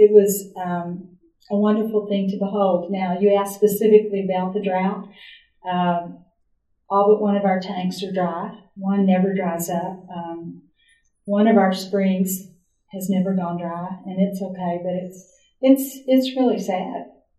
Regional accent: Port Arthur, Texas, United States; My husband and I grew up in Port Arthur, where the water's mostly brown.

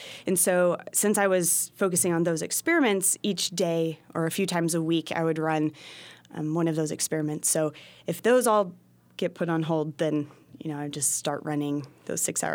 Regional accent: Texas, United States; I grew up in Austin, Texas, just 45 minutes west of Austin, and I did see the Milky Way across the night sky

